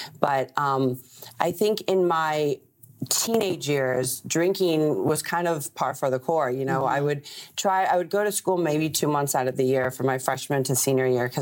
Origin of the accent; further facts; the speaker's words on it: Buenos Aires, Argentina; my life really literally went from growing up in Buenos Aires, Argentina, where it's like dirt roads, donkeys running around everywhere